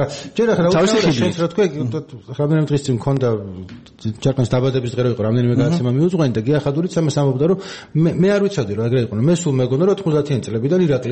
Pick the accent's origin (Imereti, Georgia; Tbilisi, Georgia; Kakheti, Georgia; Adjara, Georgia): Imereti, Georgia; Baghdati; ხა შენ ქუთაისელი ხარ, მე ბაღდათიდან ვარ, რიგიდან ვარ